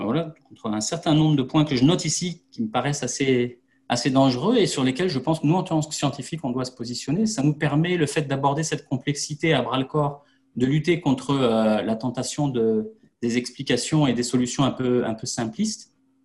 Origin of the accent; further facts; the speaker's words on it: Brittany, France; comme on a chez nous en Bretagne, ce qui est la caractéristique de notre territoire